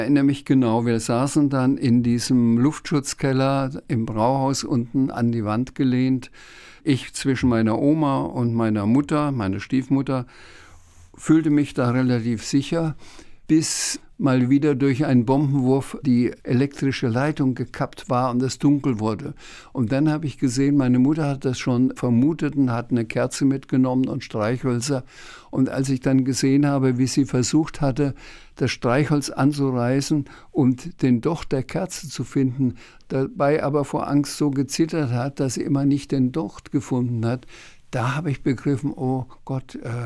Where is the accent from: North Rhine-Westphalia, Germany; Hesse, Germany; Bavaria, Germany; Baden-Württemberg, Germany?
Bavaria, Germany; Schweinfurt; Ich bin in Schweinfurt geboren. Schweinfurt war eine Industriestadt und war eine der Städte in Deutschland, die am meisten und am häufigsten bombardiert wurden von den alliierten Flugzeugen.